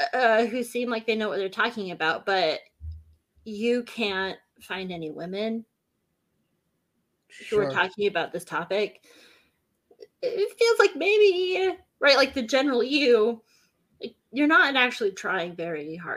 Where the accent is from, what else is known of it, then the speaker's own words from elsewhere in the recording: Minnesota, United States; also born or lived in Utah; So, but my parents settled in Minnesota when I was, 11 years old.